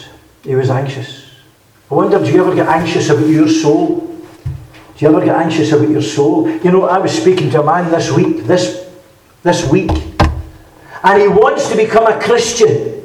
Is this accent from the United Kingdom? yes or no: yes; Scotland, United Kingdom; accent: west of Scotland; You know, friends, I come from the west of Scotland. I presume you see that, you recognise that from my accent. I don't have a Fife accent. And round about Glasgow, we often hear folks shouting